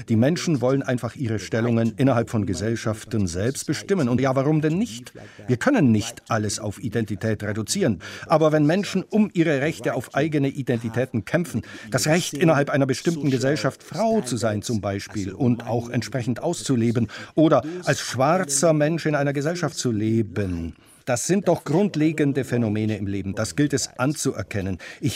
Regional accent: Cameroon; Ich bin in Kamerun aufgewachsen.

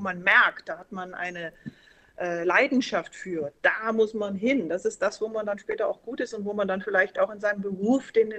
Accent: Berchtesgaden, Bavaria, Germany; dann sind wir vier Kinder mit meiner Mutter zurück in ihre Heimat und so kam das. Und dann ab meinem sechsten Lebensjahr war ich dann in Berchtesgaden und deswegen fühle ich mich eigentlich auch Berchtesgaden als mein Heimatort zugehörig.

